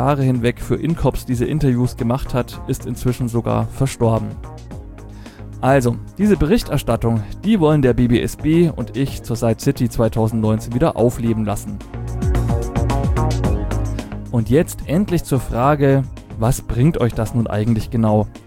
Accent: Bavaria, Germany

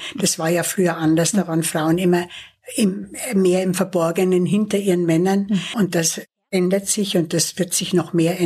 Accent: Bavaria, Germany; mein Heimatland.

